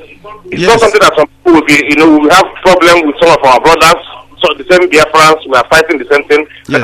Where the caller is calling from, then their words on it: London, United Kingdom; I'm calling from London.